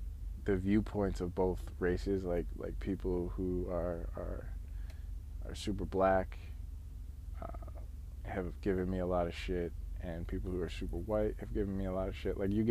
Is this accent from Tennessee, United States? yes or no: no; Pittsfield, Massachusetts, United States; also born or lived in Pasadena, California; I was born in Pasadena, California. I have an older brother, younger sister. I was raised in Pittsfield, Massachusetts, Berkshire County.